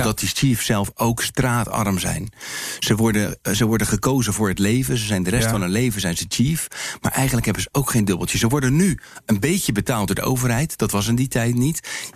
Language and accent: Dutch; Netherlands; Ik zeg, ik kom uit Nederland